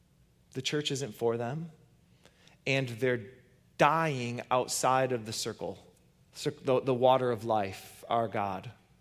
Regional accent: Hudsonville, Michigan, United States; But growing up in Hudsonville, there's one thing as a kid that I used to think was the coolest part of Hudsonville

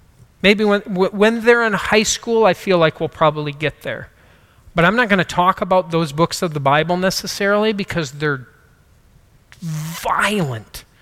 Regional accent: United States; I was born in America, I've lived in America my entire life

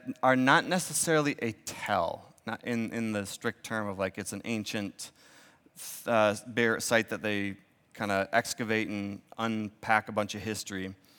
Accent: Michigan, United States; Look at how white they look under there. Sheesh, I'm from Michigan.

